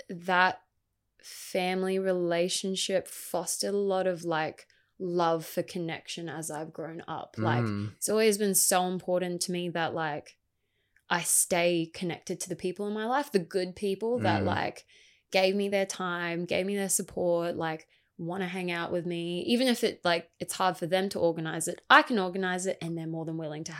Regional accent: Gold Coast, Queensland, Australia; I guess like starting off, I grew up on the Gold Coast. I've lived here pretty much all my life besides a short stint in Brisbane, which I'll get to. I grew up on the north part. So I was in Benoa, went to schools there.

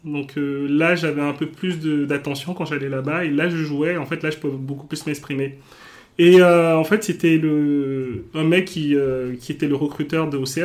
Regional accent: Benin; born there; En fait, si tu veux, je suis né au Bénin.

